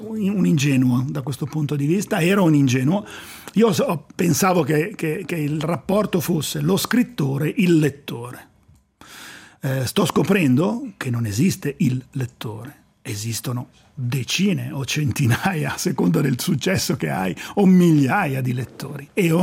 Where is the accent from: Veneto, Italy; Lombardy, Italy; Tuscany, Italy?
Lombardy, Italy; Milan; now in Lugano, Switzerland; Io sono partito da Milano negli anni di piombo, negli anni duri, negli anni in cui c'erano le manifestazioni per strada, le Brigate Rosse, un clima brutto, se volete. Quando sono arrivato a Lugano mi sono trovato in un piccolo paradiso.